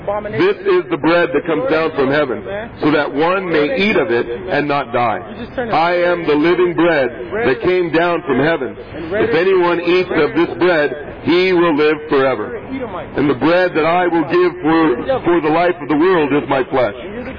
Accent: Pennsylvania, United States; born there; now in California, United States; I'm 50. I was born in Pennsylvania. I've been here in California for 40 years.

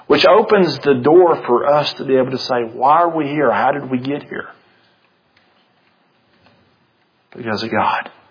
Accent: Tennessee, United States; I am a Tennessean. We did save you boys, so I guess I couldn't.

